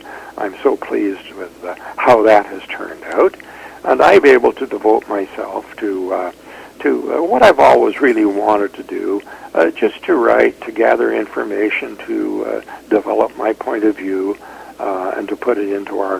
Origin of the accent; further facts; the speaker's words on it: Creston, British Columbia, Canada; moved away; also born or lived in Winnipeg; I was born in Winnipeg, but I grew up in Creston.